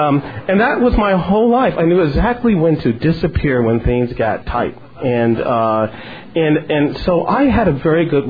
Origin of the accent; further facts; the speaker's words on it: Ohio, United States; But my growing up in Ohio, and my growing up with my father, who is a powerful man in many ways.